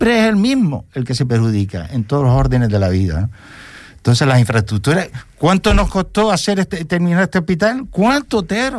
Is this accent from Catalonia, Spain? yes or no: no; La Palma, Canary Islands, Spain; que yo soy tan palmero como el que más también, ¿me entiendes? Que somos canarios de las 7 u 8 islas